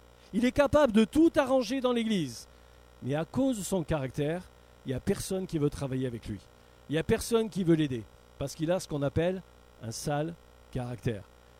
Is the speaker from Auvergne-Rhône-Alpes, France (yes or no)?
no; Corsica, France; tu l'as dit, je suis corse